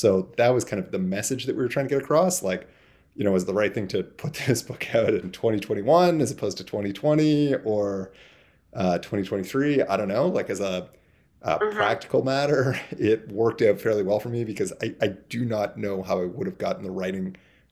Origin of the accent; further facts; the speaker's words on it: Toronto, Ontario, Canada; I'm from Toronto, and the vast bulk of our people are here